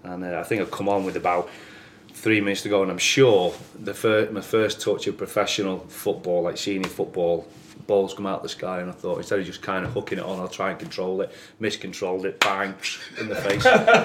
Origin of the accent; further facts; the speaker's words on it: Wigan, North West England, United Kingdom; And with me growing up in Wigan, but from a Liverpoolian family